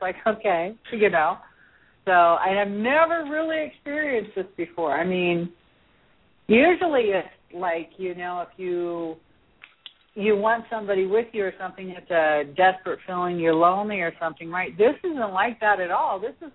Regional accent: Stayton, Oregon, United States; born there; now in Apple Valley, United States; And I was born in Stayton, Stayton, Oregon, at 9:40 a.m. And I live in Apple Valley, California.

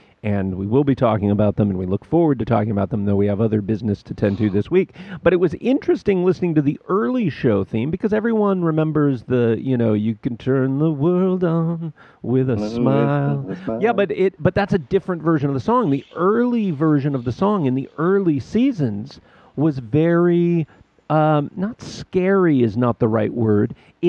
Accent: West Coast, United States; that's a cultural thing for me growing up on the West Coast.

